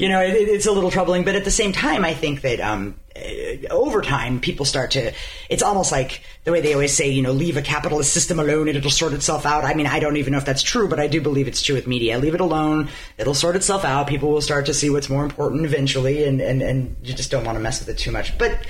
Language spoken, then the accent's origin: English; Oregon, United States; I grew up in Central, so we're really connected.